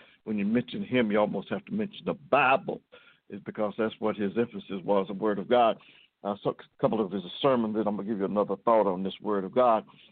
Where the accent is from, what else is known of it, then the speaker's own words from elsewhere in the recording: Kentucky, United States; And this morning, Kentucky that's my hometown.